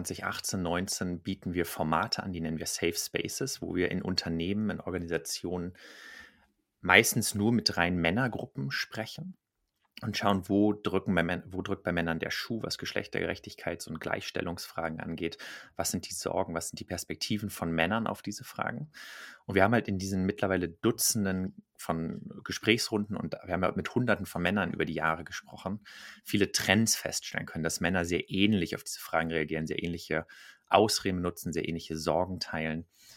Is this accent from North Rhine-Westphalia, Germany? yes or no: no; Berlin, Germany; Ich bin ursprünglich aus Berlin, Berater, Autor.